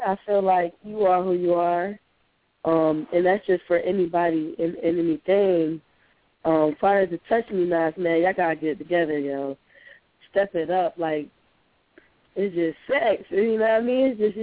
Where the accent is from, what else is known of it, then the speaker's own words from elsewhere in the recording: New York, United States; And I'm from New York.